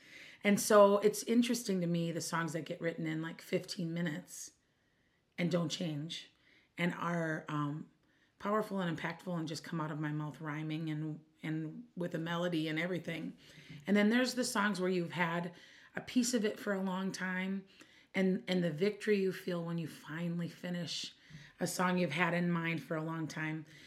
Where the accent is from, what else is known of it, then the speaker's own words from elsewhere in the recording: Minneapolis, Minnesota, United States; I'm from Minneapolis, Minnesota